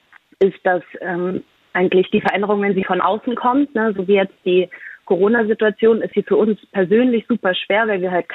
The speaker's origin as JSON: {"language": "German", "town": "Potsdam", "region": "Brandenburg", "country": "Germany", "also_born_or_lived": "Berlin, Germany / Australia", "said": "Ich komme ursprünglich aus Potsdam, deswegen ist Radio Fritz immer mein Ohr nach Hause, um zu wissen, was so passiert in der Heimat."}